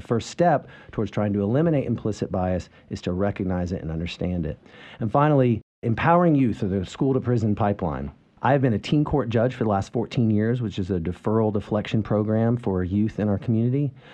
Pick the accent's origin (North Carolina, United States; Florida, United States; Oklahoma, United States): North Carolina, United States; Chapel Hill; I grew up here in Chapel Hill, moved here in 1982 when I was five, came up through the Chapel Hill, Carrboro, and Orange County school system